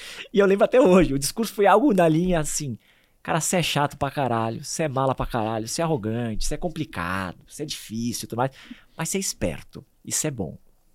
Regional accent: Argentina; Portuguese is a second language; Sou argentino, tô jogando duro, vou jogar na bola.

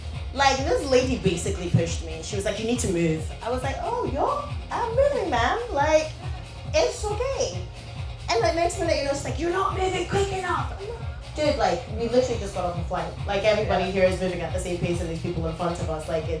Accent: Scotland, United Kingdom; like, oh my god, you're Scottish. I'm like, can you tell? And then when you're in Scotland, people are like, where are you from? You've got like a really interesting accent. Scotland, pretty much.

